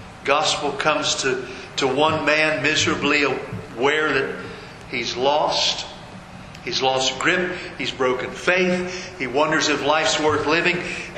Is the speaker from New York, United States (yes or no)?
no; Locklin, Maryland, United States; also born or lived in Oakland, Maryland; Well, actually, I grew up in Locklin, Maryland, 2 hours from Oakland.